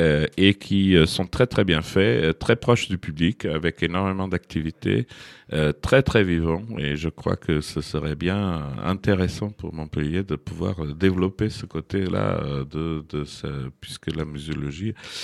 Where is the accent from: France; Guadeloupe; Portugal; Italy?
Portugal; Porto, Porto District; Alhandra, petite ville que je connais bien, où je vais chaque fois au Portugal, qui est ma ville d'adoption, puisque je suis de Porto